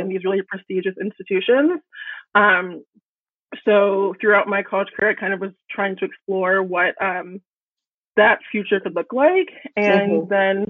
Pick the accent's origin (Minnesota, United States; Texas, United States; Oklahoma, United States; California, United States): Oklahoma, United States; But growing up in Oklahoma, I always had an interest in like fashion and beauty